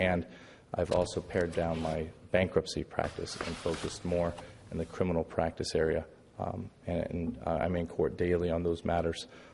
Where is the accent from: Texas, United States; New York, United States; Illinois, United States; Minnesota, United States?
Illinois, United States; Chicago; moved away as an adult; now in Toledo, United States; I'm from Chicago, and I thought that I would go back and practice there. I became married, stayed in Toledo.